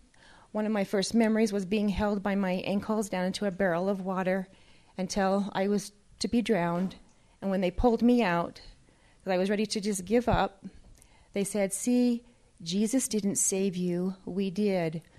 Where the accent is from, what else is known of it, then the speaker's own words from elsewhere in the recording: Pleasant Grove, Utah, United States; I grew up in Pleasant Grove. We had our own little order, is what they called it.